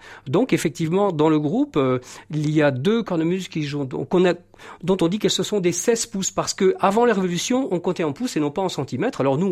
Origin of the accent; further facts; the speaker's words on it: Brittany, France; comme je suis breton